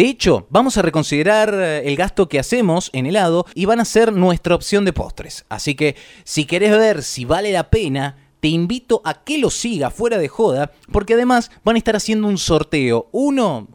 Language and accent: Spanish; Argentina; vengo de la casa de Maradona, de la devaluación, del narcotráfico, la impunidad de los criminales, la xenofobia, antivacunas, devaluación. ¡Argentina, papá!